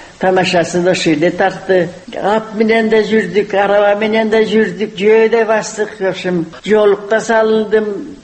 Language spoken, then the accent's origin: Kyrgyz; Karakol, Issyk-Kul Region, Kyrgyzstan; Мен кичине кезимде Каракол шаарында туруп турабыз. Кытайдан качып кайра келгенден кийин ошо эмеде.